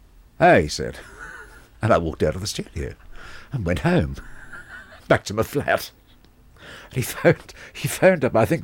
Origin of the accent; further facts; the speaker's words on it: Australia; now in London, United Kingdom; I'm from Australia and, you know, I'm in London.